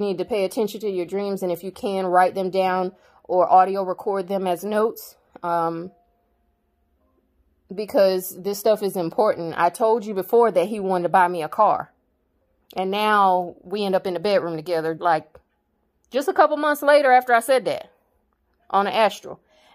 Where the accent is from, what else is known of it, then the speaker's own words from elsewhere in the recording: Myrtle Beach, South Carolina, United States; including him repping my hometown in a track on his Port of Miami 2 album. I woke up out in Myrtle Beach.